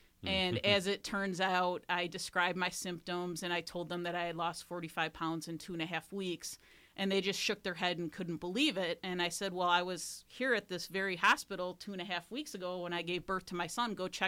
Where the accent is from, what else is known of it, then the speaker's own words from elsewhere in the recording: Kenosha, Wisconsin, United States; I am from Kenosha, Wisconsin. I lived here most of my life.